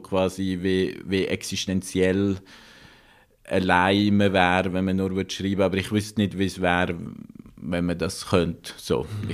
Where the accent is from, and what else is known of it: Basel, Basel-Stadt, Switzerland